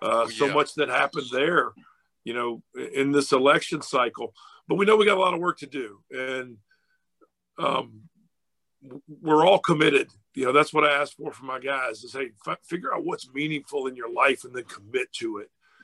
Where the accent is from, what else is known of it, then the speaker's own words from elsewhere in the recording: Virginia, United States; also born or lived in Georgia; growing up in Virginia and having lived in Georgia, you know, I think I might have told you before, I used to teach high school. I taught high school for 1 year in Rome, Georgia.